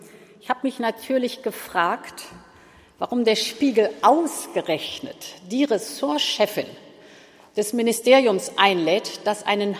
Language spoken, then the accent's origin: German; Hannover, Lower Saxony, Germany; der Spiegel in Hannover gegründet wurde, meine Heimatstadt.